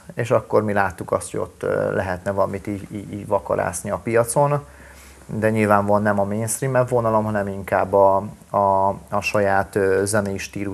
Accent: Hungary; born there; a kultúrám, a nyelvem, a filozófia, a vallásom minden szerb. Én itt születtem Magyarországon, de én szerb identitású gyerek vagyok. Tehát van a gyerekkoromból a szerb zene, a balkáni vér

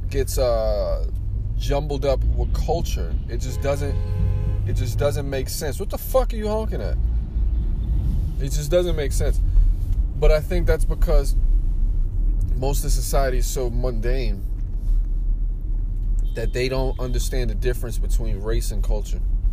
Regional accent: New York City, New York, United States; I was born in Our Lady of Mercy Hospital in the Bronx. I was raised on Briggs Ave and Kingsbridge in the Bronx.

